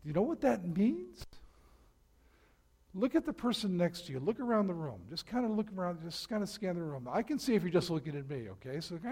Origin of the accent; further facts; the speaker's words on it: New York, United States; I'm from New York, so I really can't say a whole lot.